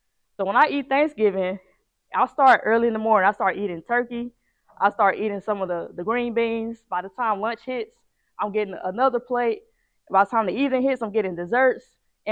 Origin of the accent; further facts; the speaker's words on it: Jackson, Mississippi, United States; now in Atlanta, United States; So I go back and forth between Atlanta and Jackson, which is my hometown, Jackson, Mississippi.